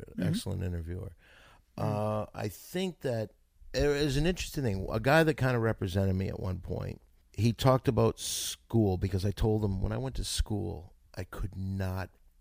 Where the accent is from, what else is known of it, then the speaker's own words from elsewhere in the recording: Saginaw, Michigan, United States; Saginaw, Michigan.